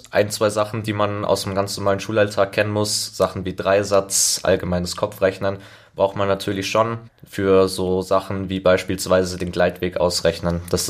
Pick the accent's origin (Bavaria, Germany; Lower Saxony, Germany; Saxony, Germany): Bavaria, Germany; Oberschleißheim; Ich bin am Schleißheimer Flugplatz aufgewachsen, ich bin da, seit ich ein Jahr alt bin ich immer draußen gewesen mit meinem Vater zusammen